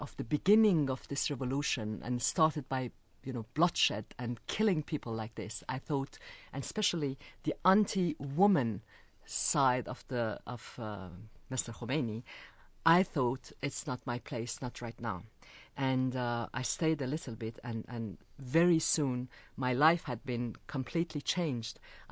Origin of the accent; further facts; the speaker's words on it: France; it wasn't very easy for me because I was brought up in France. I'm very spontaneous and free woman, which sometimes shocked my compatriots.